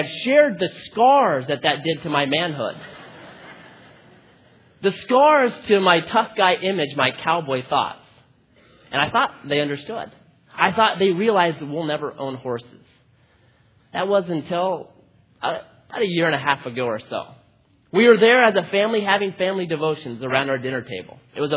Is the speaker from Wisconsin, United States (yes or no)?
no; Oregon, United States; I'm from Oregon. We've got horses up there. It's natural.